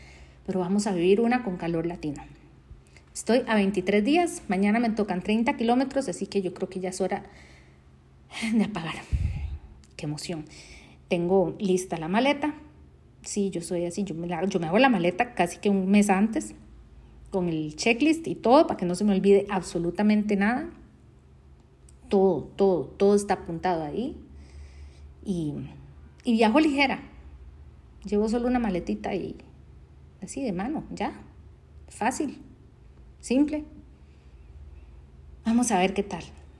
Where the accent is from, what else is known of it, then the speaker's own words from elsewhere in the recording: Costa Rica; a uno como costarricense le hubiera gustado que así no hubiera sido la historia